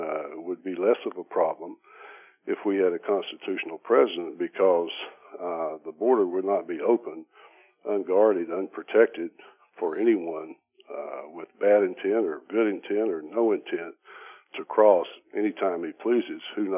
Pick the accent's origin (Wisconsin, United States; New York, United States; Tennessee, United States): Tennessee, United States; Memphis; there are hundreds of people who become citizens here in my hometown of Memphis every year